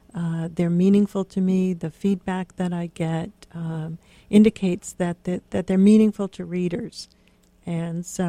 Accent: Pennsylvania, United States; It will come as no surprise to the readers of my books that I grew up in Western Pennsylvania, one of four children

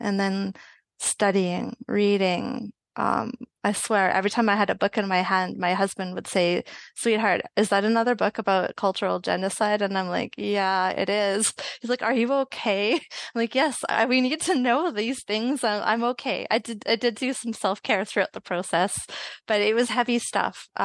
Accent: Edmonton, Alberta, Canada; grandparents came from Hungary, Poland, Ireland, England, that kind of heritage. And I was born in Edmonton, Alberta, Canada.

